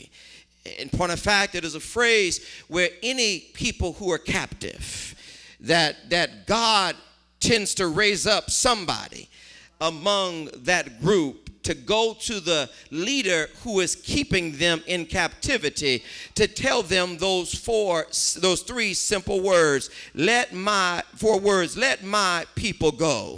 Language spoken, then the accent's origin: English; California, United States; If you are in my home state of California, where the majority is tipping towards my Spanish-speaking brothers and sisters